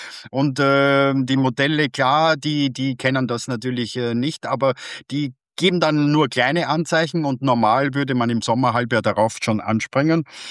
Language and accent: German; Lower Austria, Austria; ich komme ja aus dem Flachlandgebiet.